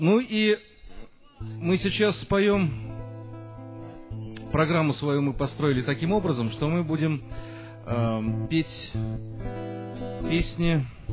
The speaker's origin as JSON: {"language": "Russian", "region": "Saint Petersburg", "country": "Russia", "said": "Значит, мы из Санкт-Петербурга."}